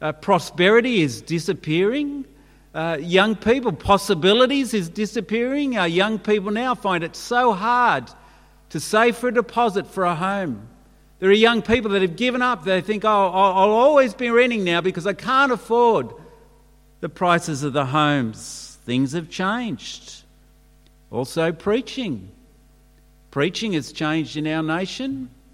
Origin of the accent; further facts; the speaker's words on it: Sydney, New South Wales, Australia; I grew up in Sydney, and just about every suburb in Sydney had three or four churches.